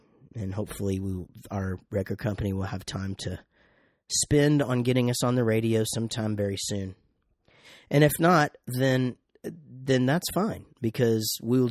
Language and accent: English; Wichita Falls, Texas, United States; But I grew up in Wichita Falls, Texas, and we had this the first snowball machine trailer guy that was there for years.